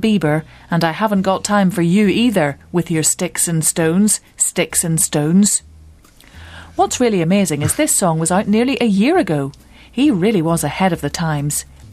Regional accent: France; English is a second language; I'm originally from France and I really don't get it.

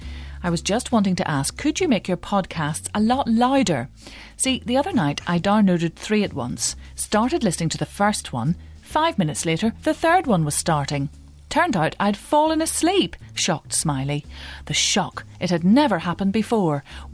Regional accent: Peru; English is a second language; I'm from Peru, and people here hear your podcast all the time.

